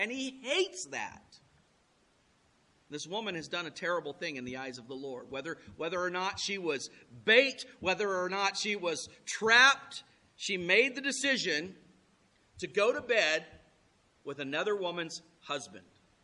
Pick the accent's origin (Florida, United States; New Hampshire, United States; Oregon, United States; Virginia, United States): Florida, United States; I grew up in Florida, and fishing is just a part of your life if you grew up in Florida.